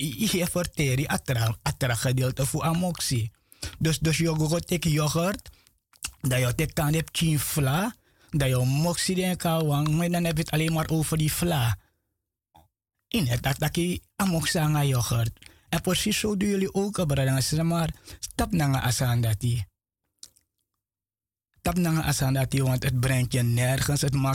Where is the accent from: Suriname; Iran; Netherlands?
Suriname; Nee, ik ben geen Afrikaan, want ik kom uit Suriname.